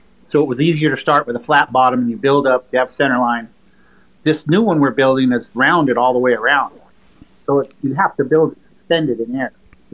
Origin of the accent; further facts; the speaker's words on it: San Jose, California, United States; And growing up in San Jose in the motorcycle world, you knew who Irv Kinemoto was.